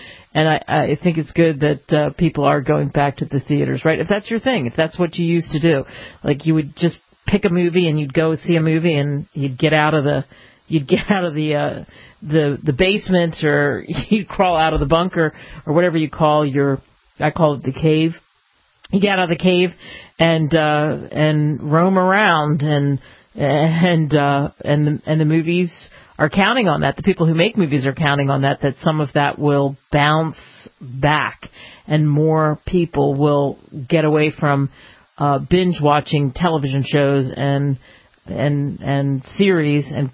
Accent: East Coast, United States; I didn't know a lot about Showtime growing up on the East Coast

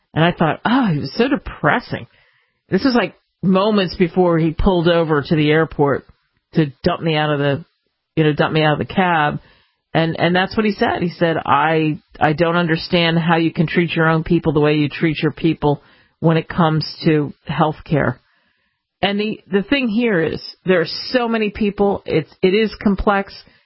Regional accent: United States; where are you from, lass? America. Then by the time he heard my accent, oh, of course, going back to the U.S., eh? Yep.

